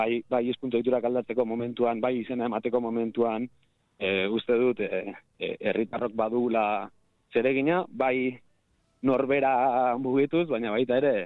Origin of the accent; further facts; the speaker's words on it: Lekeitio, Basque Country, Spain; Ni neu lekeitiarra naiz, arnazgune batekoa